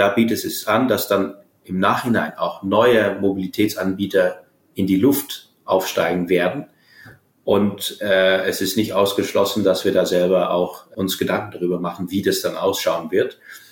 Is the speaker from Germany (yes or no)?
no; Groningen, Netherlands; In meiner Heimat, in den Niederlanden, in Groningen